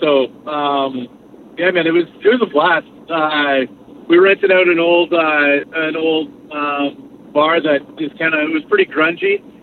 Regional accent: London, Ontario, Canada; I grew up in London, Ontario in a punk band

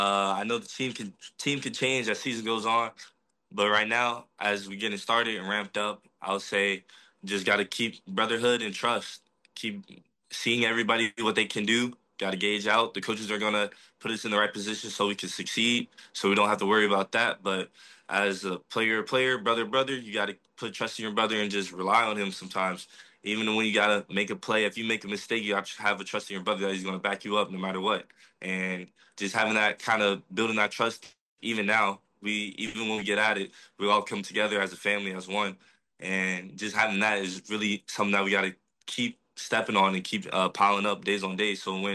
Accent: Milwaukee, Wisconsin, United States; It's part of my personality, something I'm for sure not going to ignore, but if anybody asks, I'm from Milwaukee.

